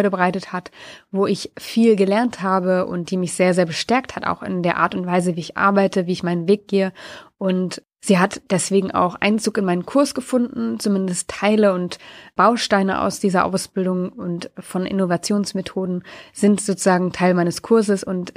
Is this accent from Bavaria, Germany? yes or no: no; Wolfsburg, Lower Saxony, Germany; Letzte Woche war ich für einen Tag in meiner alten Heimat, nämlich in der Nähe von Wolfsburg.